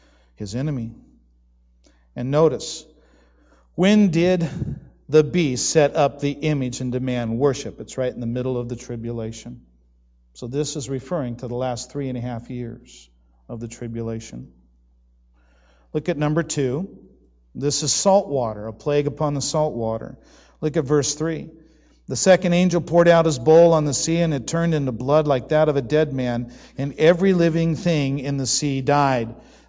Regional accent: Arizona, United States; I'm from Arizona. I know what a scorching sun is.

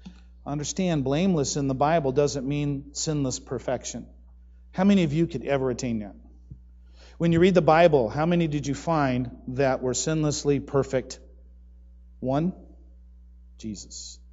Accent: Arizona, United States; Hey, I'm from Arizona. That wasn't thunder. Where I'm from, it lasts a long time. And literally, I hear the windows shake in my house as a kid.

